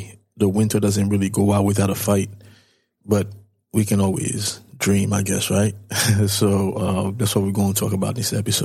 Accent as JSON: {"language": "English", "country": "Haiti", "said": "But I'm from Haiti, for those of you who don't know. So I'm definitely a fan of the warmer weather."}